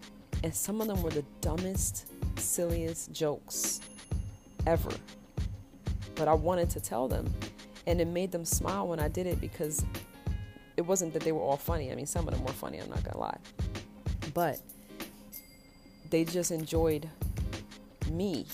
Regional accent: New York City, New York, United States; Some of that brashness comes from my growing up in Brooklyn. We tend to be very blunt and honest and open with how we express ourselves.

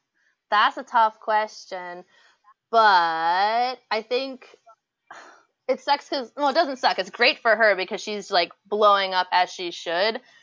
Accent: New Jersey, United States; I don't know where I'm from, because I grew up in New Jersey.

